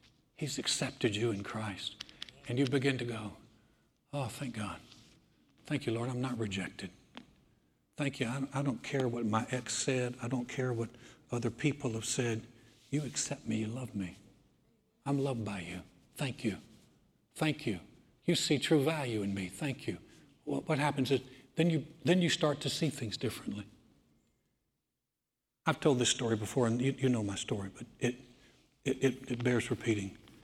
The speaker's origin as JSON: {"language": "English", "region": "Georgia", "country": "United States", "said": "my identity is not in … we're from Georgia, and we're from the South"}